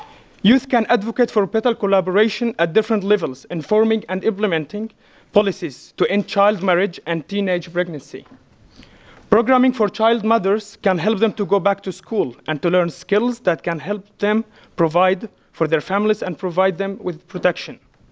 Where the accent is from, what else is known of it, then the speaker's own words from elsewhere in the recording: Aleppo, Aleppo Governorate, Syria; English is a second language; now in Hamburg, Germany; I'm 23 years old and I'm a refugee from Aleppo, Syria. Currently, I live in Hamburg, Germany.